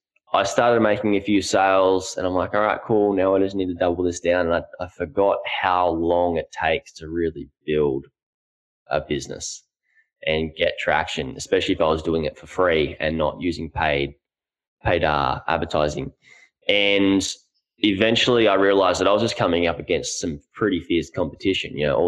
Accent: Gold Coast, Queensland, Australia; So about myself is I'm from the Gold Coast, Australia.

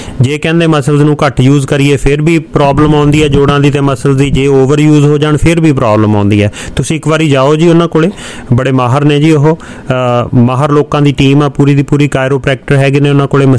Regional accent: Punjab, India; ਅਸੀਂ ਪੰਜਾਬ ਤੋਂ ਆਏ ਹਾਂ, ਸਾਡਾ ਜਿਹੜਾ ਦਿਲ ਆ ਉੱਥੇ ਹੀ ਪਿਆ ਹੁੰਦਾ

